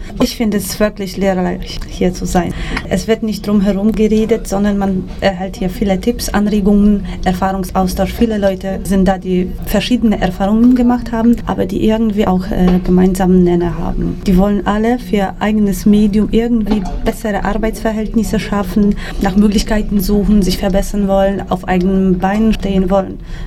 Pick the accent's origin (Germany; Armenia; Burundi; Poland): Poland; Opole, Opole Voivodeship; ich komme aus Oppeln, Polen, Oberschlesien.